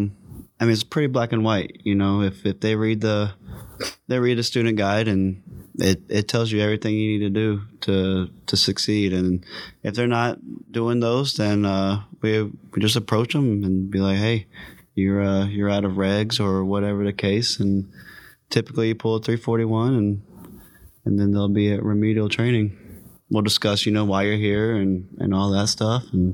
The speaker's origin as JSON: {"language": "English", "town": "Hertford", "region": "North Carolina", "country": "United States", "said": "I am from Hertford, North Carolina. It's about 40 minutes from the Outer Banks, kind of give a perspective."}